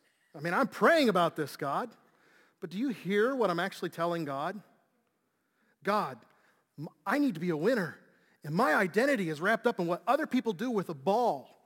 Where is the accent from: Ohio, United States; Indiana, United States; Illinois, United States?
Illinois, United States; Chicago; In junior high, I grew up in Chicago.